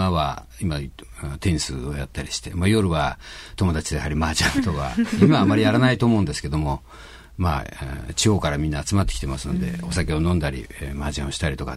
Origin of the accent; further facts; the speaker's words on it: Shizuoka, Japan; はい、静岡市の葵区の日の出町というところです。